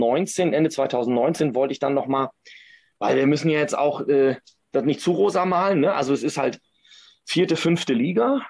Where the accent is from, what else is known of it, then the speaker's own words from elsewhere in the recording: Kiel, Schleswig-Holstein, Germany; ich komme ja aus Kiel.